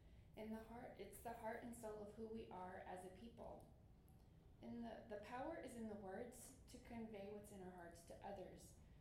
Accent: Oklahoma, United States; I'm from the Chickasaw Nation and I am a language instructor.

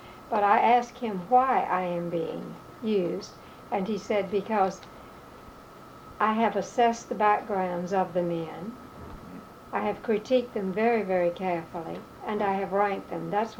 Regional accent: the South, United States; accent: Southern; that I did not reflect that I am from the South, and let me give you an example of coming from the South

